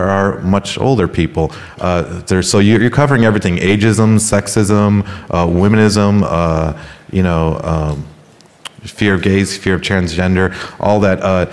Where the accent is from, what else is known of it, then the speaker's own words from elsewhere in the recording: California, United States; Well, it is, I'm from California. As of this year, I'm a minority in California